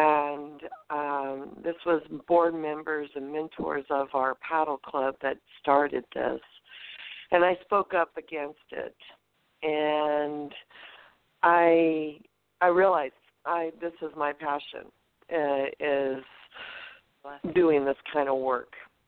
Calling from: California, United States; I'm calling from California.

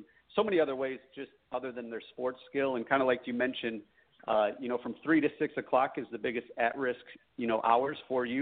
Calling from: Raleigh, North Carolina, United States; I am in Raleigh, North Carolina. So TGA is actually headquartered in LA, but I'm in an office here in Raleigh. That's where I've been for about 6 years.

